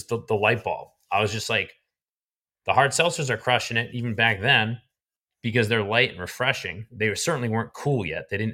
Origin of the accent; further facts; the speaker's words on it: New Hampshire, United States; but we also were drinking twisted tea because I'm from New Hampshire and I introduced it to everybody in the house.